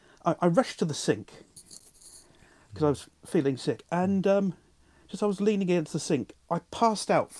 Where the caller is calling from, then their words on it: Swindon, South West England, United Kingdom; I'm calling you from Swindon.